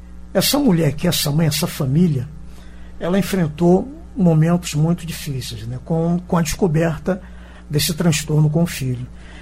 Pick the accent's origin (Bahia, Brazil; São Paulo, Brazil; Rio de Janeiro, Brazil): Rio de Janeiro, Brazil; now in Cascavel, Brazil; Só aqui em Cascavel, Roberto, vou completar 14. Sou carioca, natural do Rio de Janeiro.